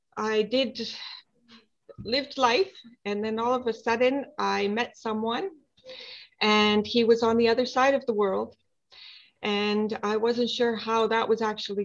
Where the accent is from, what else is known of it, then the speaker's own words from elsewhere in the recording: Edmonton, Alberta, Canada; now in Vancouver, Canada; I'm originally from Edmonton, Alberta, and I had a dream to move to Vancouver, BC, and I somehow managed that, even though when it was impossible. I ended up going through mountains in the middle of winter, December 15th of 2008 to get here.